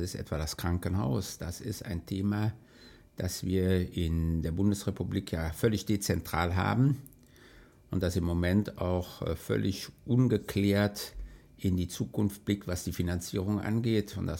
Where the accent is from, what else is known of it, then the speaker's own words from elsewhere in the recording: Troisdorf, North Rhine-Westphalia, Germany; zum einen komme ich aus Troisdorf-Müllekofen, das ist der kleinste Ort in Troisdorf